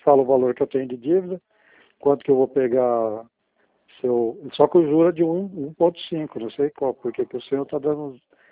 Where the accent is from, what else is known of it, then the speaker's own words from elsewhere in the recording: Paraná, Brazil; born there; nasci perto, nasci 60 quilômetros de Maringá, nasci perto de Cianorte.